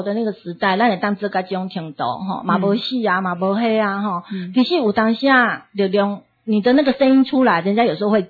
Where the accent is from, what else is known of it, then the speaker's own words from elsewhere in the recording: Taiwan; 所以我们台湾人要让他觉得很赞